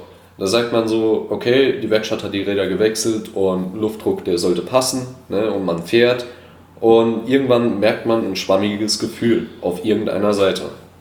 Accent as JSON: {"language": "German", "town": "Bechhofen", "region": "Rhineland-Palatinate", "country": "Germany", "lives_now": "Vechta, Germany", "said": "eigentlich komme ich nicht aus Kaiserslautern, sondern aus ja, Bechhofen-Kusel da, so die Gegend. Ne? Und in Kaiserslautern habe ich eigentlich meine Ausbildung gemacht."}